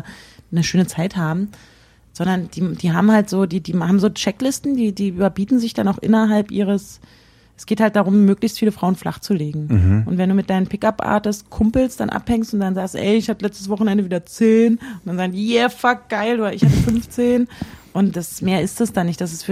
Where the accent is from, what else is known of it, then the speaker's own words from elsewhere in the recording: Berlin, Germany; ich komme nicht aus Hamburg, sondern aus Berlin.